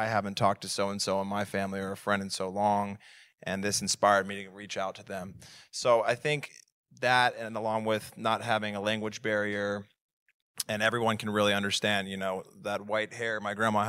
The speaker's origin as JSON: {"language": "English", "town": "Columbus", "region": "Ohio", "country": "United States", "said": "I am from Columbus, Ohio."}